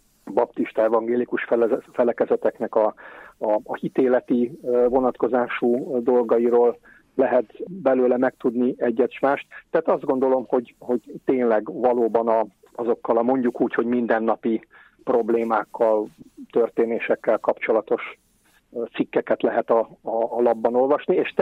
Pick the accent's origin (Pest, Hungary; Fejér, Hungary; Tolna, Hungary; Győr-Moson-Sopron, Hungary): Pest, Hungary; Veresegyház; also born or lived in Budapest; Mint említettem, én ide születtem Veresegyházban. Nem itt születtem, de ide születtem, tehát Budapesten születtem